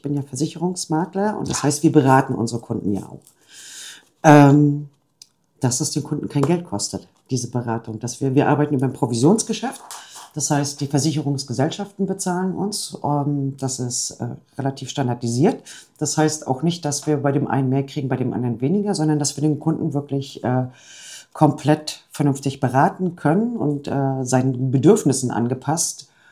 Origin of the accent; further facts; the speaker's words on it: Greifswald, Mecklenburg-Vorpommern, Germany; ich komme ja nur aus Greifswald